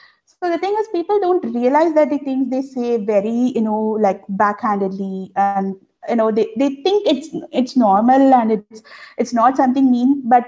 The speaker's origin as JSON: {"language": "English", "country": "India", "said": "It was just a part of my food choices as an Indian, you know."}